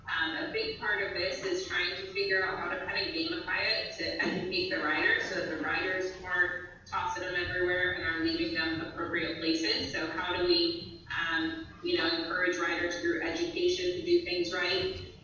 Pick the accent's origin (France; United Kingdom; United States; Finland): United States; Hawaii; I'm originally from Hawaii, so I feel a deep connection with just making sure that our communities look nice.